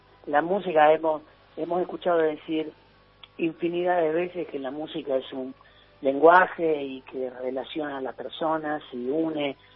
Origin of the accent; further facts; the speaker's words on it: Rosario, Santa Fe, Argentina; Yo vengo de Rosario y en un comienzo grabé, sigo haciéndolo, ¿no?